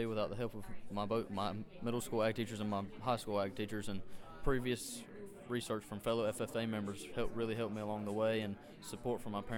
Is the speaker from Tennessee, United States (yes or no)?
no; Georgia, United States; Well, I'm from Loudoun's, Georgia, small town in Valdosta.